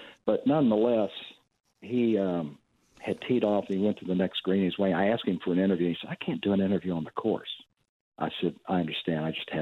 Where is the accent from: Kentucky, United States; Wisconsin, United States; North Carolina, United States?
Kentucky, United States; you know my background, right? I'm from Kentucky.